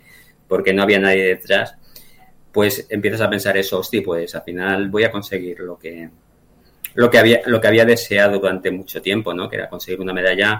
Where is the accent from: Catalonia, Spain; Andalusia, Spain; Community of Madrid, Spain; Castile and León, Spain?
Catalonia, Spain; Barcelona; yo soy de Barcelona, vivo en el Prat, o vivía en el Prat, que está a 7 kilómetros